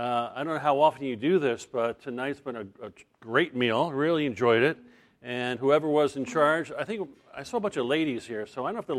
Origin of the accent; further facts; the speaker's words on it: Tampa, Florida, United States; I'm from Tampa, Florida.